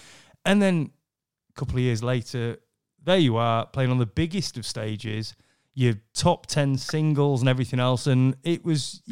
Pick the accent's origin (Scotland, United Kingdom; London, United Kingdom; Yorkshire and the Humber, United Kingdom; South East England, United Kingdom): Yorkshire and the Humber, United Kingdom; York; I'm from York, Rick's from York. We actually went to the same school.